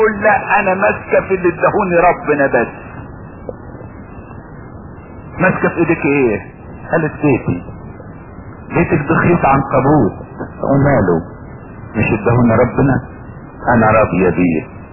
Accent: Egypt

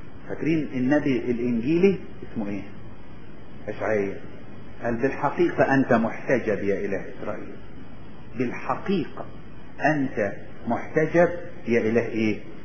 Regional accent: Upper Egypt, Egypt; احنا من الصعيد واعرف كده

